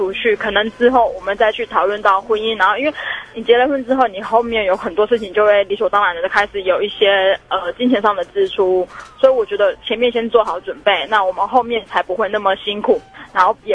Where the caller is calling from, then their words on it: Kaohsiung, Taiwan; 我是高雄的